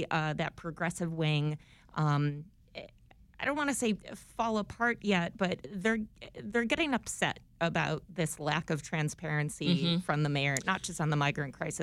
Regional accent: Buffalo, New York, United States; Well, I'm from Buffalo, so 40 degrees is spring.

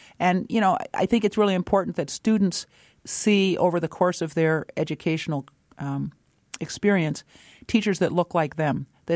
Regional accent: St. Paul, Minnesota, United States; Well, I grew up in St. Paul, Minnesota, and I went to both elementary and junior high. We have junior highs in St. Paul.

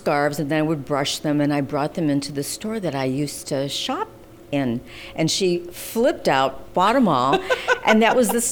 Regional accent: Chicago, Illinois, United States; I was born on Taylor Street and I grew up on Well, technically the southwest side of Chicago, but when I started working, I moved to the north side.

